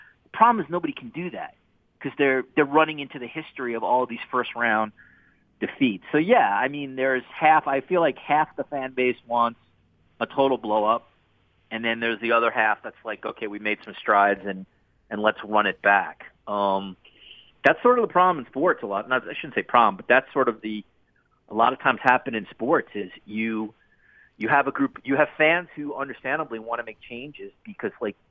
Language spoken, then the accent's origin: English; United States; also born or lived in New York; now in Toronto, Canada; I will say as an American in living in Toronto, it's just crazy, like, how much analysis there is on that team.